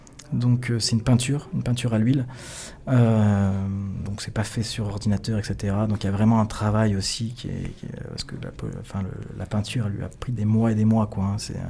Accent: France; on préfère chanter en français parce que, bon, voilà, on est des Français

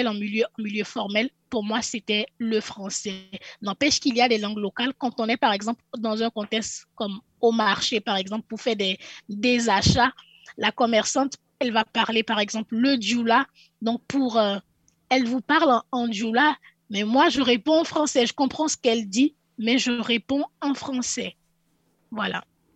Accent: Côte d’Ivoire; first language French; C'est que moi j'ai grandi et ma langue première, c'est le français. Moi, j'ai grandi avec pour langue première le français.

